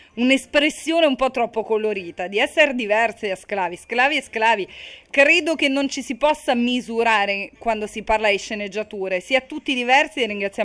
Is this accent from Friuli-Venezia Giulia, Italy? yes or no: no; Rome, Lazio, Italy; Però a me fa bene, perché anch'io sono di Roma